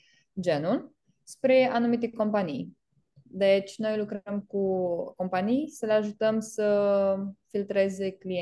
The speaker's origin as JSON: {"language": "Romanian", "town": "Iași", "region": "Iași County", "country": "Romania", "moved": "as an adult", "lives_now": "London, United Kingdom", "said": "Eu am plecat de la Iași, am studiat management la Iași și am plecat cu două Erasmusuri în Spania și Franța."}